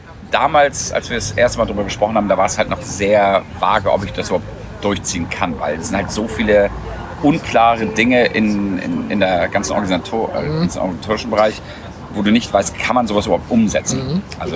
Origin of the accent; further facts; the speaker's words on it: Ohlstedt, Hamburg, Germany; sind wir auf dem Land aufgewachsen. Mhm. Also Randgebiet, Ohlstedt, Dudenstedt, das ist eine ganz schöne Ecke außerhalb von Hamburg. Und sind dann immer in die wilde Stadt gezogen nach Hamburg, Winterhude.